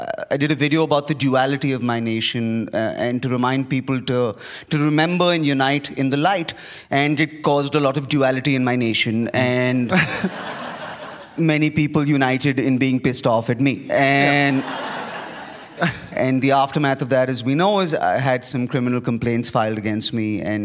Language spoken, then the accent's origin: English; Mumbai, Maharashtra, India; I'm a comedian from Mumbai in India.